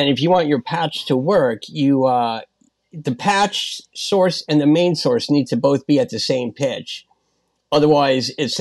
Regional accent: Port Washington, New York, United States; I grew up on Long Island

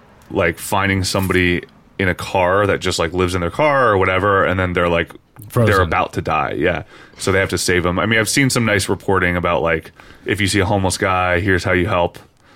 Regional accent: Parkersburg, West Virginia, United States; it's actually interesting that we started this accidentally talking about my hometown, Parkersburg, West Virginia, and the DuPont thing

